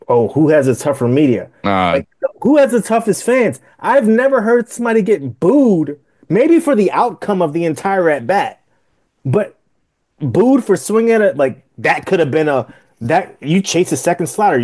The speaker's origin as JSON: {"language": "English", "region": "New York", "country": "United States", "tie": "born or raised there", "said": "I grew up in New York. Met fans are crazy."}